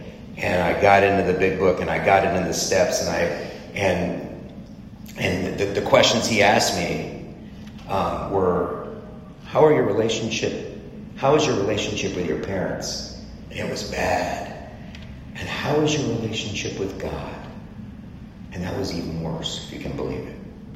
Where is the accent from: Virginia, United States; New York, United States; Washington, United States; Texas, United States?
Virginia, United States; Fairfax; I grew up in this suburban town that I could not wait to escape.